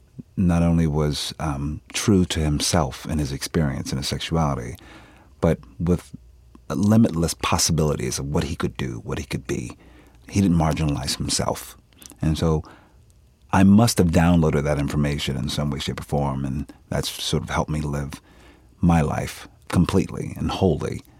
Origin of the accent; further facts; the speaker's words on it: Philadelphia, Pennsylvania, United States; I'm from Philadelphia. We don't sound like that.